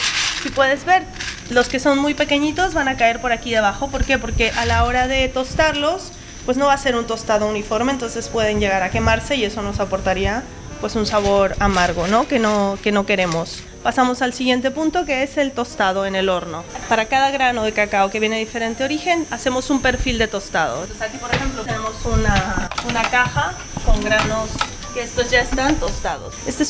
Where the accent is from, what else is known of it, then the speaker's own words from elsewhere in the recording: Mexico; Justo acabo de ir a plantaciones en México, que yo soy de México